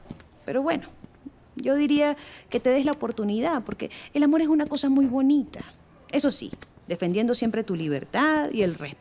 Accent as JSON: {"language": "Spanish", "country": "Venezuela", "moved": "yes", "said": "El caso es que nosotros dos salimos de Venezuela"}